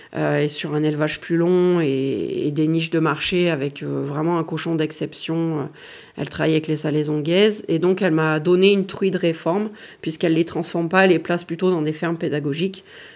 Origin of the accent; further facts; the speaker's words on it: Alboussière, Auvergne-Rhône-Alpes, France; also born or lived in Isère; j'ai 38 ans, je suis originaire d'Alboussière. J'ai vécu 10 années dans l'Isère